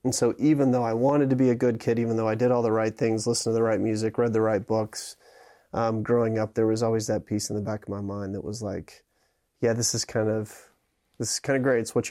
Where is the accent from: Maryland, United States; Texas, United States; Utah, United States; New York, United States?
Texas, United States; I was raised in Texas, right outside of Dallas, and I was very much raised in a deeply religious, deeply evangelical culture.